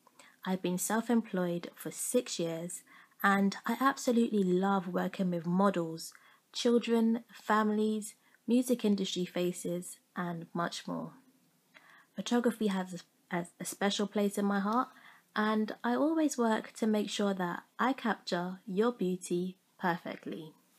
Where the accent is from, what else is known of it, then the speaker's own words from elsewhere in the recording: London, United Kingdom; I was born and raised in London, and I lived in Wembley from birth until 19, when I left home and went to Florida in America for a year. I am Caribbean. My mum is Jamaican and Syrian, and my dad is Dominican.